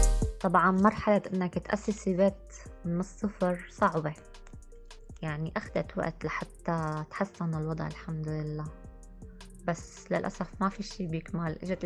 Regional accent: Syria; moved away as an adult; now in Jordan; طلعنا من سوريا، كان يوم جمعة، أصعب يوم، يوم اللي ودعت أهلي

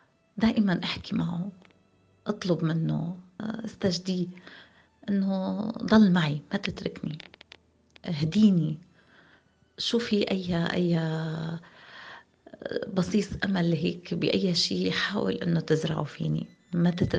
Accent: Raqqa, Raqqa Governorate, Syria; also born or lived in Aleppo; نحن كنا بمحافظة، انا ولدت وتربيت بمحافظة الرقة، طلعت منها من هنيك لمحافظة حلب لما تزوجت وضليت 15 سنة.

